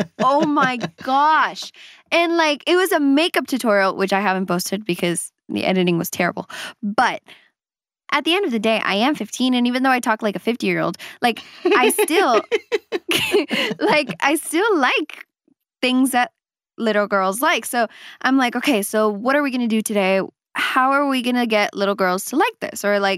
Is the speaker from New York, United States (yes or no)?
no; Los Angeles, California, United States; born there